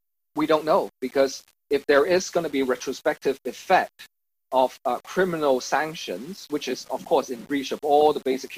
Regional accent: Hong Kong; You know, I grew up in Hong Kong during the 80s and the 90s. So I've seen the wave of emigration back then.

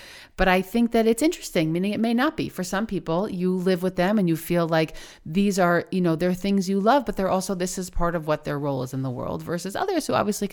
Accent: United States; accent: American; my American accent doesn't help me say that well

